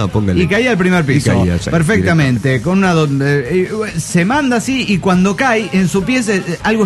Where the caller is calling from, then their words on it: Mar del Plata, Buenos Aires Province, Argentina; de Mar del Plata, Argentina.